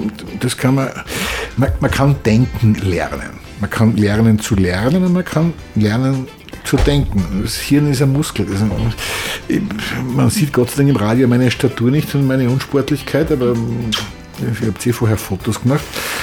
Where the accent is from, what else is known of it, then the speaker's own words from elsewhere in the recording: Upper Austria, Austria; Man kriegt nämlich immer Bruckner eingeimpft als Oberösterreicher